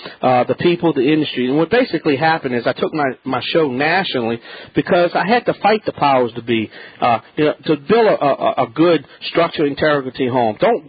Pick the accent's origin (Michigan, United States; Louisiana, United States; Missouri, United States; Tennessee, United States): Louisiana, United States; and I'm Cajun